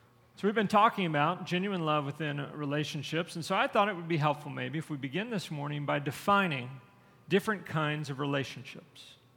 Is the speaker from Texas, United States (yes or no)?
yes; Conroe, Texas, United States; growing up in my hometown of Conroe, Texas, back when I grew up, the town was pretty small at that point.